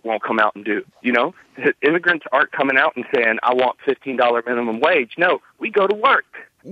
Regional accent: South Carolina, United States; Growing up in South Carolina, being Mexican-American myself, I've seen it, man.

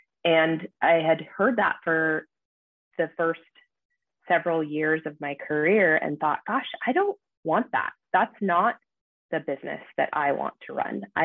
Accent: Issaquah, Washington, United States; Ended up reconnecting with who is now my husband, I grew up with in Issaquah, and spent just a year and a half down in Seattle

